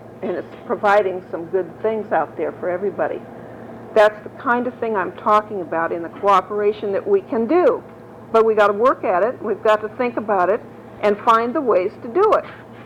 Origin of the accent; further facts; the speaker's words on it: Los Angeles, California, United States; now in Hanford, United States; I grew up in Los Angeles. Moved to Hanford with my husband, who kept telling me this is God's country.